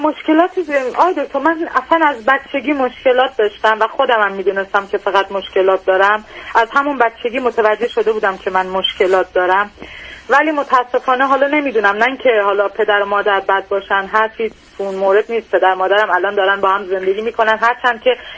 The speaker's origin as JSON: {"language": "Persian", "country": "Iran", "moved": "as an adult", "said": "الان اینجا که هستم با یه آقای به اصطلاح دارم زندگی میکنم که با هم از ایران اومدیم بیرون."}